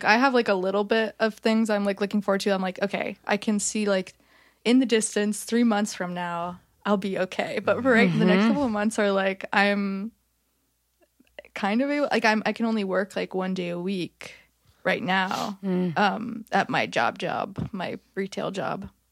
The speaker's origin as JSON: {"language": "English", "town": "Greensboro", "region": "North Carolina", "country": "United States", "said": "Yeah, well, I'm from Greensboro, which is like 2 hours east of here."}